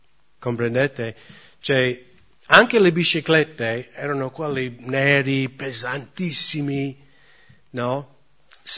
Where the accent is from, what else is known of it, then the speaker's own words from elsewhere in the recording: United States; Italian is a second language; also born or lived in India; io sono americano